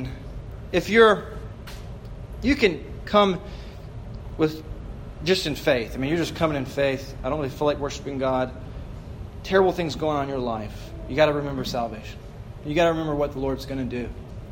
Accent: Birmingham, Alabama, United States; When I was a child, growing up in Birmingham, Alabama, my father had a brother.

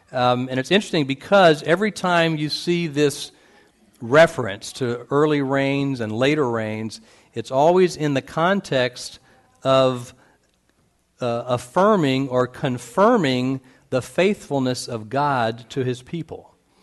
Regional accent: Indiana, United States; But I am from the Midwest. I'm from Indiana originally, and so I've seen a lot of farms.

